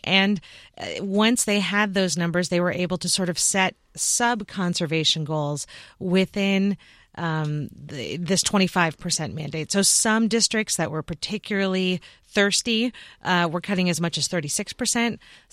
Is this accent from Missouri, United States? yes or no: no; Menlo Park, California, United States; my hometown of Menlo Park, California, which is in Northern California, is the savingest city in the entire state.